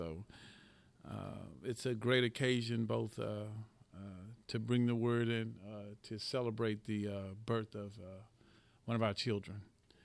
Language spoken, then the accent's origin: English; Dallas, Texas, United States; Now, y'all know I'm from Dallas, so.